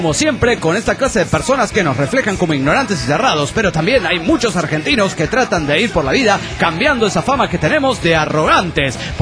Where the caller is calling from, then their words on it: New York, United States; de New York.